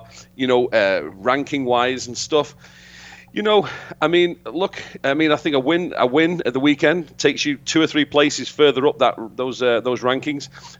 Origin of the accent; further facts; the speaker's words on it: United Kingdom; I'm from Britain, so I'm trying to explain to a lot of people in America